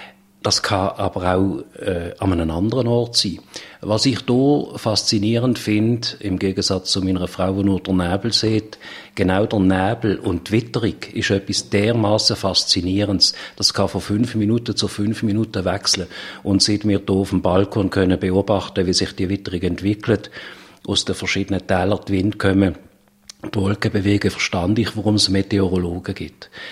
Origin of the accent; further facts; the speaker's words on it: Switzerland; Ich bin in der Nähe von Basel aufgewachsen, also eher auf dem Land.